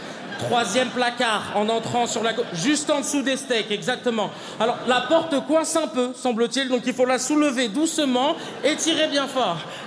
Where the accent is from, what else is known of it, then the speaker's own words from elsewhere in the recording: Mauritius; il y a l'île Maurice aussi, mon pays d'origine.